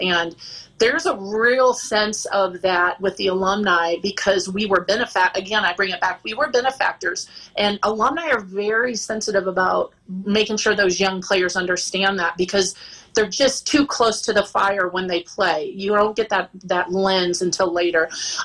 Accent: Missouri, United States; because I was from Missouri and I hadn't followed Nebraska until I was recruited.

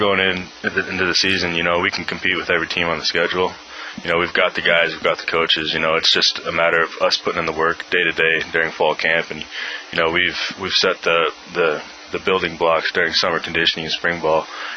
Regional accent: Nebraska, United States; I grew up in Nebraska, though, too, so, you know, I understand it from a fan perspective, too.

